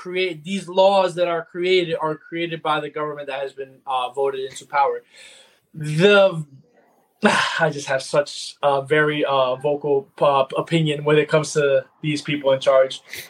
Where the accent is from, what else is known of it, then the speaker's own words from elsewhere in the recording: United States; And as somebody that's born and raised in the States, and I have a different association with my culture